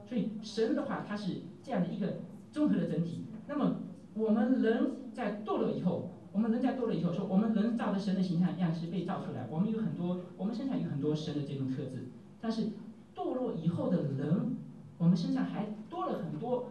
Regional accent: China; 我们中国人说大音希声大象无形啊

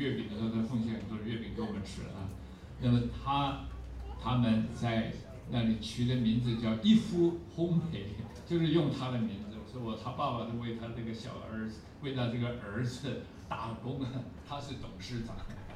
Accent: China; 身为中国人的骄傲，今天是我们中国人得救的时候到了

